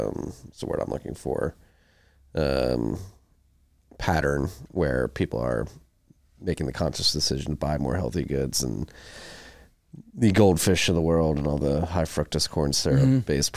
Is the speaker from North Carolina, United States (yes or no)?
no; Philadelphia, Pennsylvania, United States; We're from Philadelphia originally, and we'll likely move back there.